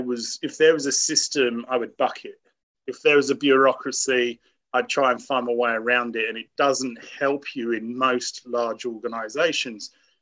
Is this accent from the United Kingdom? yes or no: yes; United Kingdom; Because people say you're a Brit, and I'd go home to the UK, even with my own family, and I go, oh, I'm not a Brit any longer.